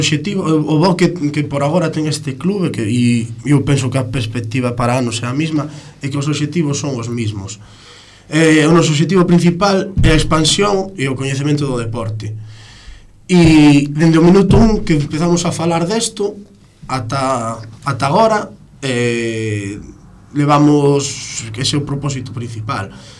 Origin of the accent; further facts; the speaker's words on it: Galicia, Spain; Como galegos todos somos fillos de Brogán